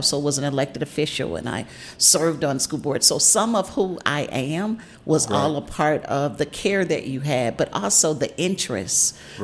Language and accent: English; St. Louis, Missouri, United States; I am from the Midwest. I am from Missouri, from St. Louis.